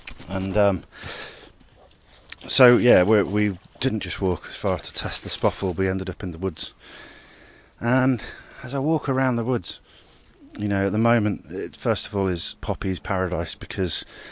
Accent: Formby, North West England, United Kingdom; I grew up on in Formby by a red squirrel reserve. Spent a lot of time there in my youth

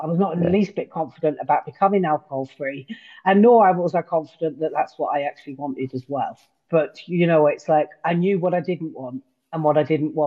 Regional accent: London, United Kingdom; moved away as an adult; now in North Yorkshire, United Kingdom; I live in North Yorkshire, and I'm originally from London, but I've lived in Yorkshire for 30 plus years.

